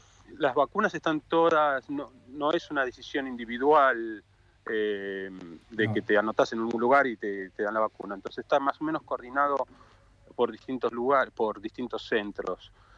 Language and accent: Spanish; Buenos Aires, Argentina; De Buenos Aires.